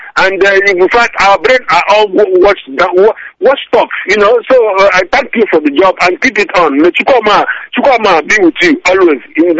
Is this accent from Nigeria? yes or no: yes; Nigeria; now in Munich, Germany